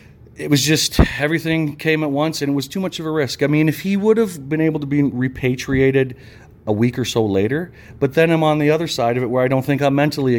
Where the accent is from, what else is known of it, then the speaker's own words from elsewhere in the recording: Brantford, Ontario, Canada; A friend of mine from my hometown growing up had moved to where I live now. He worked with my wife, wasn't my wife at the time, but he said to her, I got a buddy back in Brantford